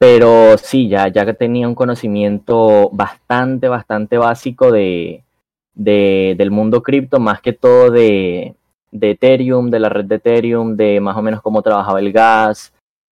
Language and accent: Spanish; Venezuela; la verdad en mi país aquí Venezuela